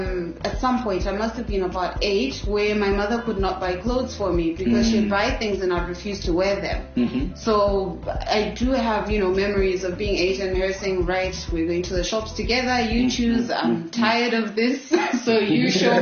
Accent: Harare, Zimbabwe; now in Bulawayo, Zimbabwe; Okay, so I come from Zimbabwe. Mm-hmm. I grew up in Harare.

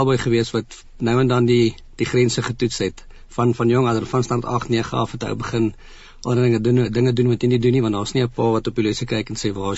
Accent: Pretoria, Gauteng, South Africa; Doodgewone ou wat 'n doodgewone salaris verdien hier in die Moot. Ek het in die Moot groot geword. Was op Driefontein Noord Laerskool op skool gewees en toe in Oosmoot in die hoërskool.

